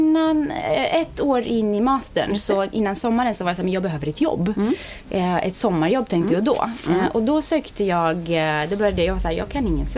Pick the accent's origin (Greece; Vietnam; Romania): Romania; Transylvania; now in Sweden; som sagt, 34 år gammal, kommer från Rumänien där jag har min familj kvar. Flyttade till Sverige 2008. I Rumänien så gick jag faktiskt i tysk skola hela mitt liv. Jag kommer från Transylvanien.